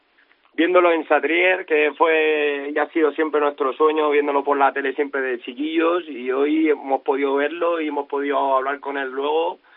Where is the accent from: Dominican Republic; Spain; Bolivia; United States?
Spain; Tobarra, Castilla-La Mancha; Bueno, pues nosotros somos de Albacete, somos de un pueblecito de Tobarra